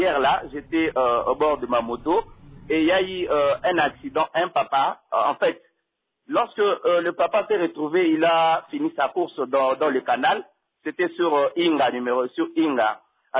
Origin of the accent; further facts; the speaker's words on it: Mbuji-Mayi, Kasaï-Oriental, DR Congo; c'est l'alcoolisme qui produit souvent des accidents ici chez nous en Bujimaï.